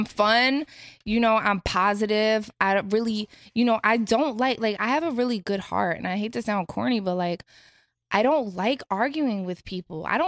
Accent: Philadelphia, Pennsylvania, United States; I grew up poor in Philly. I was a stripper.

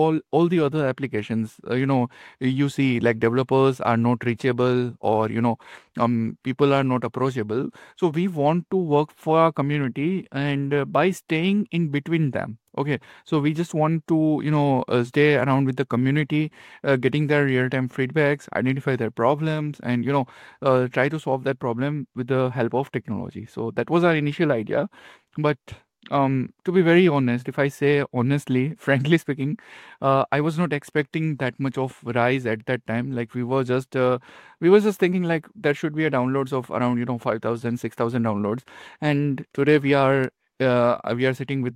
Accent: Gujarat, India; Basically … I'm from India, Gujarat, India. And I'm 23 years old.

